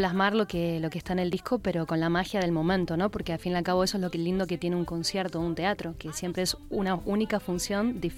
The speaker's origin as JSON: {"language": "Spanish", "region": "Buenos Aires", "country": "Argentina", "tie": "born there", "said": "porteño la gente que nacimos ahí en Capital"}